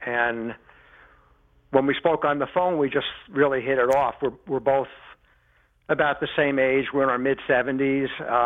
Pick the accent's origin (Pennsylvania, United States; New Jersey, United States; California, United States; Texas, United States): New Jersey, United States; Newark; also born or lived in Brooklyn, United States; I was born in Brooklyn, New York in 1952. After my father's death in 1957, my mother remarried, who was basically the protagonist of the story. And 8 months later, we moved to Newark, New Jersey, away from four generations of family